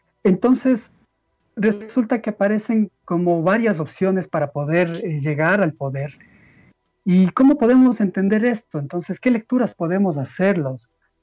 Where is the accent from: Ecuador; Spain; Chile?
Ecuador; por todas las contradicciones, vicisitudes que hemos tenido que enfrentar como ecuatorianos.